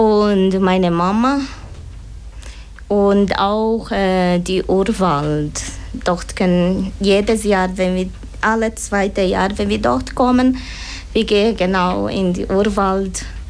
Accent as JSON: {"language": "German", "country": "Brazil", "tie": "born or raised there", "second_language": "German", "said": "In Brasilien, genau im Wald oder wie sagen wir, Regenwald oder in einem kleinen Dorf. Und bis 8 Jahre habe ich bei meiner Mama gewohnt und dann nachher bei meinem Papa."}